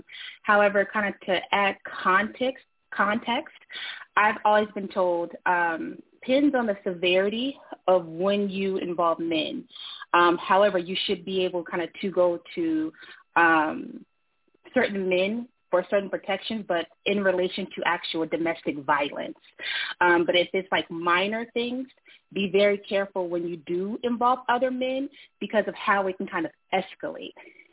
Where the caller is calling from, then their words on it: Boston, Massachusetts, United States; I'm calling in from Boston.